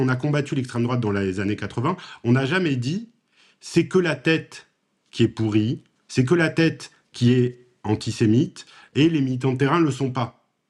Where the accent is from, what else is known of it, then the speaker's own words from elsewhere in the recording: Toulouse, Occitanie, France; en tant que citoyen, en tant que Toulousain